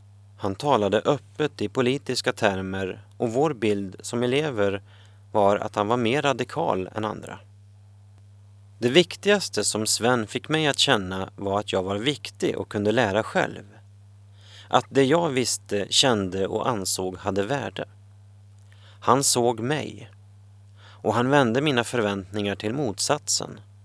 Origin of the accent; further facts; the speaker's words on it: Ragnvallsträsk, Norrbotten County, Sweden; Jag är uppväxt i Ragnvalls träsk 1,5 mil utanför stan. Efter att ha gått de första 6 åren i byskolan kom jag ut i den stora världen, till stan. Året var 1965 och jag var 13 år.